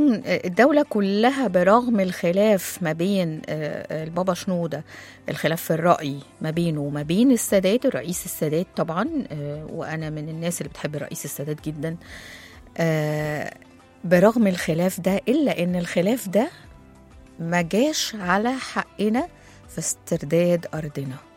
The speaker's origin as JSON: {"language": "Arabic", "country": "Egypt", "said": "هو طبعا من ناحيته ومن ناحية الأزهر عندنا الاتنين كان في حال التحام ما بينهم كمصريين كده."}